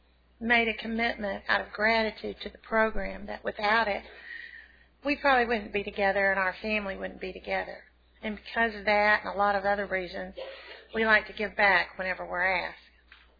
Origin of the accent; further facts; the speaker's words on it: Dumas, Texas, United States; Well, I come from West Texas. I was born in Amarillo and grew up in a little place called Dumas, Texas.